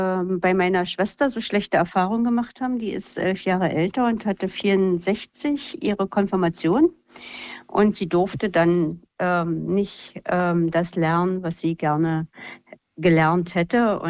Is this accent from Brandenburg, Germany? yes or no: yes; Lübbenau, Brandenburg, Germany; Ich komme aus Lübbenau, also aus dem Osten, und hatte 74 meine Jugendweihe.